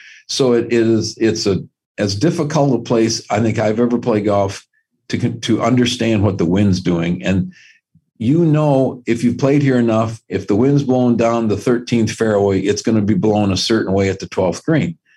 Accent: Midwest, United States; we talk about it, growing up in the Midwest, Augusta National, the Masters, was the rite of spring.

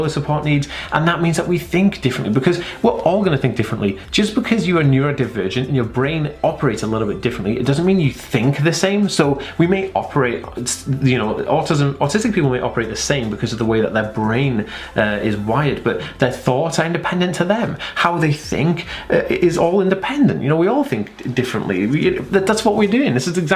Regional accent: United Kingdom; just because we're British doesn't mean we're all going to think the same.

